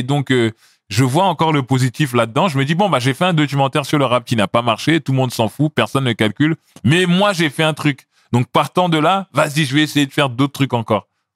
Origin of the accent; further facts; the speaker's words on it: Côte d’Ivoire; comme on appelle ça chez nous en Côte d'Ivoire